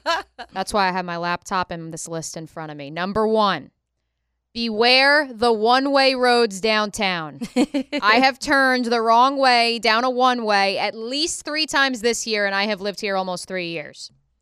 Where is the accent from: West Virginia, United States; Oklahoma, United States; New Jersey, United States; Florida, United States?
New Jersey, United States; Shout out to anyone listening that knows the geography of New Jersey. Belmar is the closest beach to my hometown.